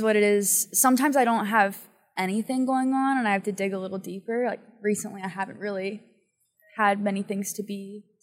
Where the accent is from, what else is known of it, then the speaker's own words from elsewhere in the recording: Pennsylvania, United States; I'm from Pennsylvania, so we were navigating it.